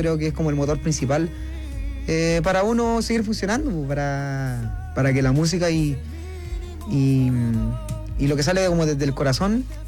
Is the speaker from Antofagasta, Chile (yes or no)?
yes; Taltal, Antofagasta, Chile; Ahí me fui a Taltal y ya...